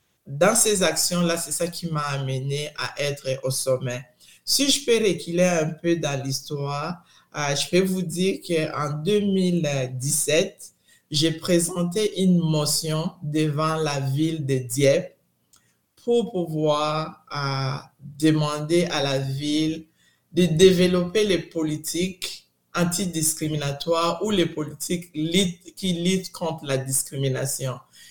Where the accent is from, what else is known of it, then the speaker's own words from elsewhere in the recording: DR Congo; mon parcours comme femme noire d'ici. Venant d'ailleurs, je viens de la République démocratique du Congo.